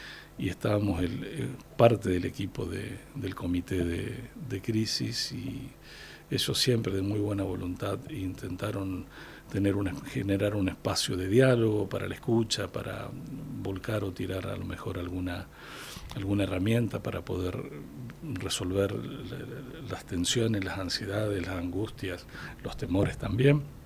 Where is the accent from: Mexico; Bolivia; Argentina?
Argentina; Empalme Villa Constitución, Santa Fe; Como es de la comuna, pues yo vivo en Empalme, soy de Empalme